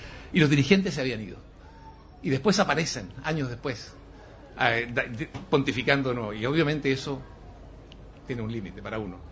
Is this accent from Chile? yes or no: yes; Valparaíso, Chile; born there; Valparaíso es la ciudad donde yo nací y que amo mucho